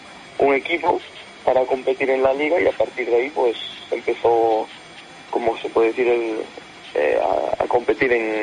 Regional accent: Curtis, Galicia, Spain; Curtis, La Coruña.

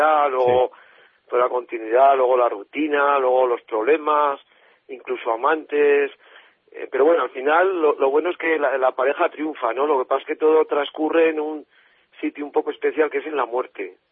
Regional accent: Tudela, Navarre, Spain; aunque bueno, yo soy de Tudela, pero jamás.

